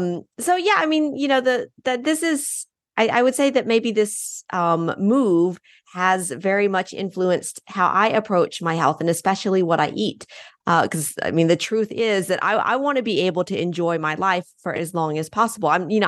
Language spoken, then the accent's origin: English; Mississippi, United States; now in Grenoble, France; So I'm originally born and raised in Mississippi, ate a lot of fried foods, McDonald's, things like that when I was growing up. But then 19 years ago, I moved to Grenoble in France.